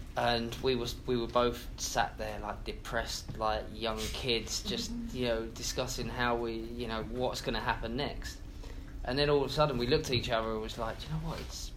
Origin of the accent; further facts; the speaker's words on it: England, United Kingdom; even me as an Englishman saying it, we feel that this is what this city deserves, and this is what the people of Miami deserve.